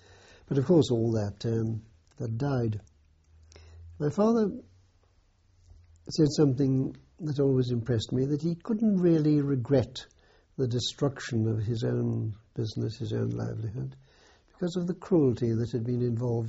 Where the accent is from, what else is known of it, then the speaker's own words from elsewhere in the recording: Bridgend, Wales, United Kingdom; I was born in Bridgend, in Glamorgan, in March 1923.